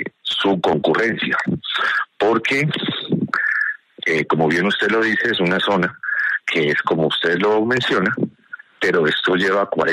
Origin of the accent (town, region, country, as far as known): Colombia